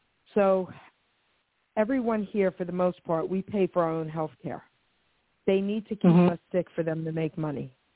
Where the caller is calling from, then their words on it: New Jersey, United States; I'm calling from New Jersey.